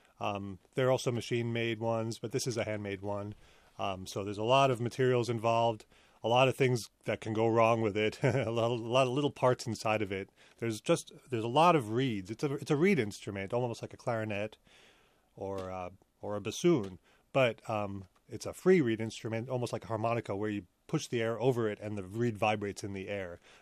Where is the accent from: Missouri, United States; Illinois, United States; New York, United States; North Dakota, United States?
New York, United States; I grew up in Long Island, New York, but I had family in England